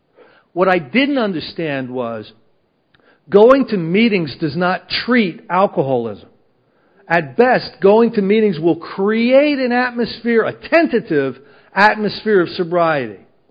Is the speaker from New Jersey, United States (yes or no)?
yes; New Jersey, United States; I'm from New Jersey. We do more thinking before 9 o'clock in the morning, probably, than somebody in the ark.